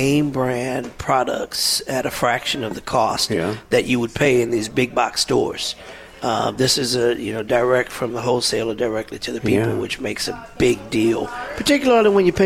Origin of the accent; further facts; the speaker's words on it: New Orleans, Louisiana, United States; But I'm from New Orleans, so I'm used to that.